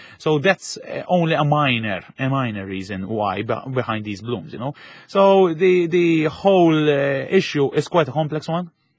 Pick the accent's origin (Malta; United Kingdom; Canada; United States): Malta; In Malta, we're plagued by the mauve stinger